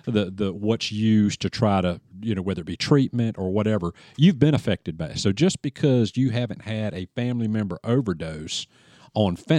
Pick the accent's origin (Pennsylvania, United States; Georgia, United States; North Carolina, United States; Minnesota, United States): North Carolina, United States; Trent Woods; when I was a young child growing up in Trent Woods, man, we could leave our front doors open, windows open, cars unlocked, windows down.